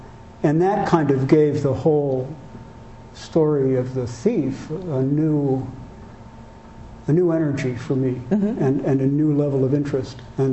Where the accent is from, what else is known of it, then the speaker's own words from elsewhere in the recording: Midwest, United States; now in Putney, United States; I'm from the Midwest. But I had always wanted to live in a rural setting with forests and fields and such like, and so I was eager to give it a try, and we came up, me with a freelance job, and moved up to Putney, Vermont.